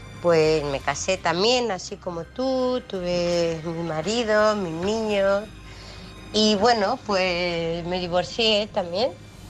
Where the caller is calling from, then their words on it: United Kingdom; del Reino Unido. Hola a todos.